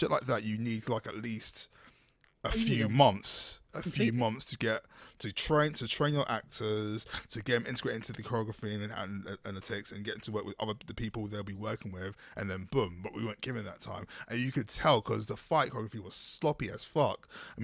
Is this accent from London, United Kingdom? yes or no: yes; London, United Kingdom; I grew up in South London